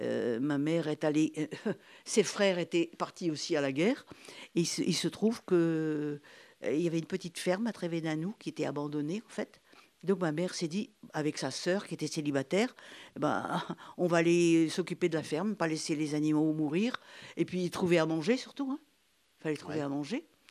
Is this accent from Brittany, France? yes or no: yes; Saint-Jean-du-Doigt, Brittany, France; born there; Alors, je suis née à Saint-Jean-du-Doigt, dans la maison familiale, évidemment.